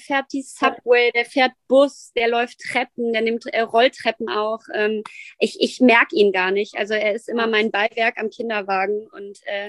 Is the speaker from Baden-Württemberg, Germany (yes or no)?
no; Dortmund, North Rhine-Westphalia, Germany; Dortmund ist groß dagegen, sage ich dir. Meine Heimat ist groß.